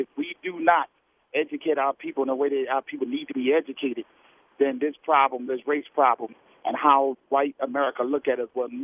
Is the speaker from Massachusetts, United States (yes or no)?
no; Philadelphia, Pennsylvania, United States; I work in a St. Paul a community center, and I'm from Philadelphia.